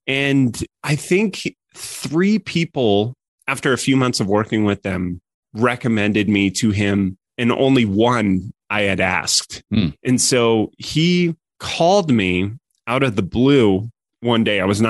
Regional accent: Colorado, United States; So I was living in San Francisco. You know, I grew up in Colorado.

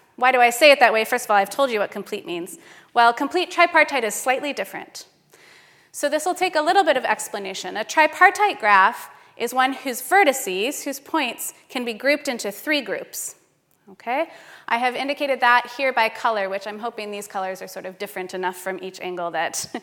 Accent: United States; but I am American and I didn't want to escalate any tension

